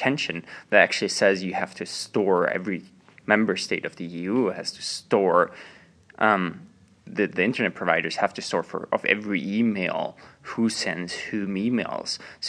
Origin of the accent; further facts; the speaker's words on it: Vienna, Austria; I'm from Vienna, mostly.